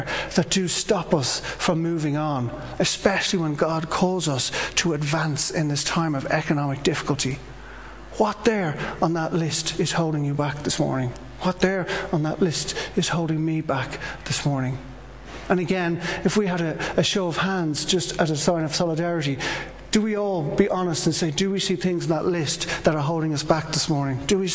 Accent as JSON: {"language": "English", "country": "Ireland", "said": "And I think we, as Irish people, and maybe as people in general"}